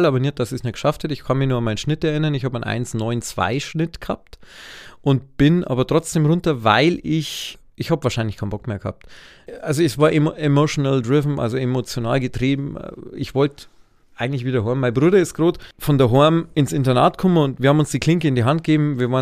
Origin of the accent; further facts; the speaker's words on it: Pullenreuth, Bavaria, Germany; also born or lived in Marktredwitz; Also mein daheim haben es in Boinerath, also Pullenreuth, in der nördlichen Oberpfalz hingepackt. Das ist zwischen Rawatz und Kemmert, also zwischen Marktredwitz und Chemnat. Geboren bin ich in Marktredwitz.